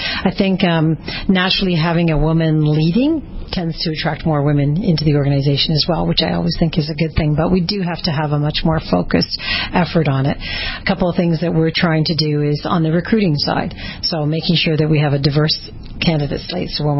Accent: Canada; And I came from Canada in order to take on this role as CEO.

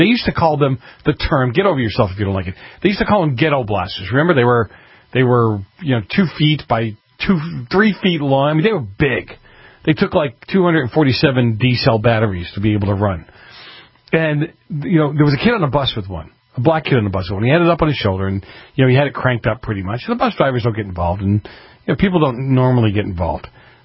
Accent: Massachusetts, United States; now in California, United States; I grew up in Massachusetts. I know lots of areas of Cambridge, but they probably changed over the last 25 to 30 years that I've been here in California.

